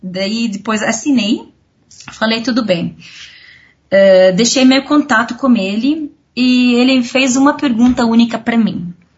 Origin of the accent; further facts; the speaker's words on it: Syria; Portuguese is a second language; now in Brazil; falei em inglês … eu sou da Síria.